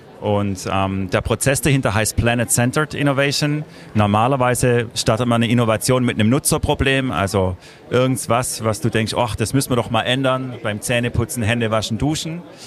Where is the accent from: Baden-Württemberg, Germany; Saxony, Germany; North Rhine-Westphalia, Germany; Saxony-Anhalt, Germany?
Baden-Württemberg, Germany; ich komme aus dem Schwarzwald. Bin heute Morgen 3 Stunden angereist